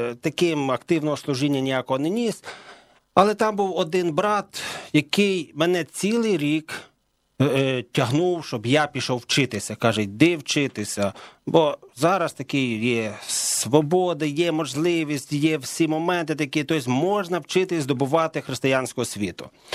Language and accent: Ukrainian; Lviv, Lviv Oblast, Ukraine; moved away as an adult; now in Kyiv, Ukraine; Ну, в принципі, я родився ще в Радянському Союзі. Родився я на Західній Україні, в місті Львові. Родився я там і виріс, аж поки не женився. Коли я вже женився, я переїхав в Київ.